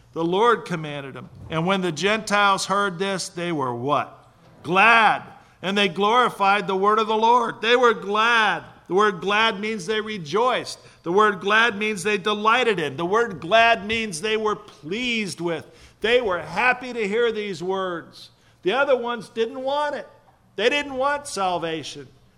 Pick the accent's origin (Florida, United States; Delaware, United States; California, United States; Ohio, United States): California, United States; I'm from California, you know.